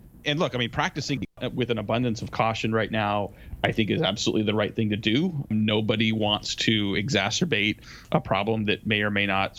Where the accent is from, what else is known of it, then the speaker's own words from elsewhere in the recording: Kirkland, Washington, United States; there's national news people standing in front of a nursing home that is in my hometown. I live in Kirkland, Washington.